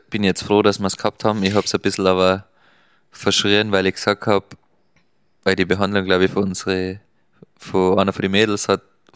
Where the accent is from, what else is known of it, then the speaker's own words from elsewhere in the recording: Austria; Also die sind da wahrscheinlich besser aufgestellt wie bei uns in Österreich.